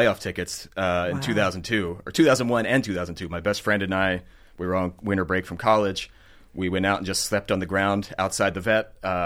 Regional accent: Philadelphia, Pennsylvania, United States; Yeah, I grew up in Roxborough, row home there.

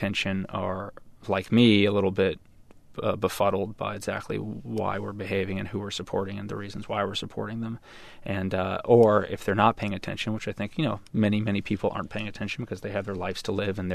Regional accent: United States; So being an American, let me put you this way.

